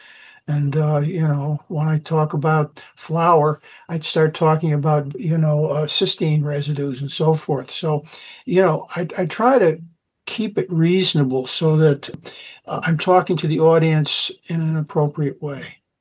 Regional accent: Albany, New York, United States; When I was a kid growing up in Albany, if you went to a German bakery, they were speaking German and so forth.

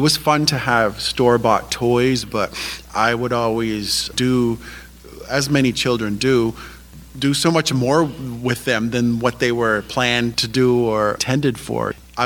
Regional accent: Indian Island, Maine, United States; I'm from the Penobscot Nation, and I was fortunate to grow up on Indian Island, which is an island in the Penobscot River.

